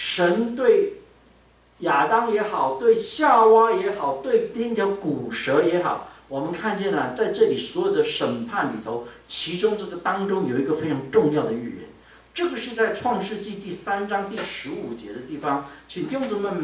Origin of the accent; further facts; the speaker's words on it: Taiwan; 我们台湾人很喜欢吃蛇胆的哈